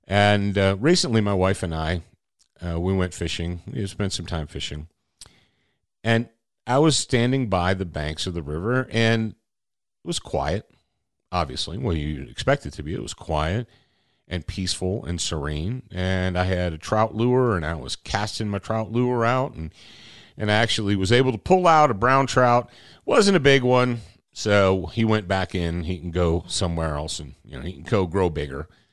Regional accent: Michigan, United States; They had a little cabin up on Saginaw Bay in Michigan, because I grew up in Michigan, so that kind of makes sense, huh?

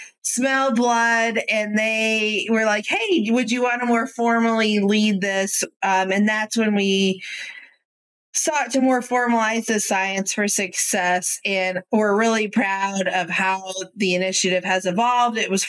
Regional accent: Geneseo, Illinois, United States; also born or lived in North Carolina; I'm from Illinois, Geneseo, which is near Moline.

